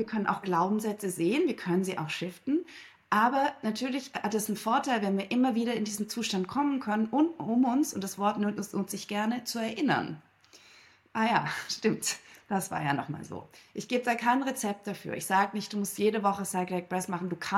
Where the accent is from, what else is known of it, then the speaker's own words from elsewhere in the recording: Berlin, Germany; Und ich komme aus Berlin, ich habe auf der Tanzfläche sehr viel erkannt